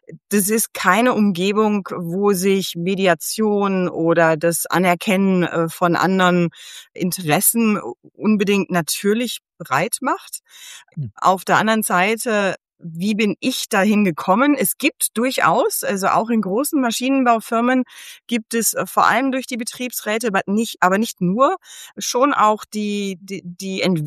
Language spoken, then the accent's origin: German; Germany; ich bin in Deutschland aufgewachsen, aber sehr schnell schon im verschiedenen Ausland unterwegs gewesen. Also England, Spanien, Chile und dann eben auch die USA.